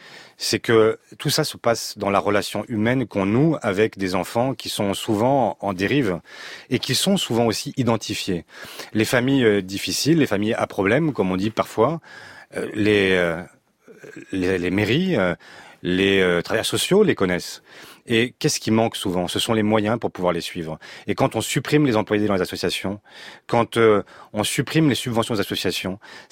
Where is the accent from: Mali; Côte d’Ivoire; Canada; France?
France; Savigny-le-Temple, Île-de-France; moi je suis un élu de la Grande Couronne. Je suis de Savigny-le-Temple.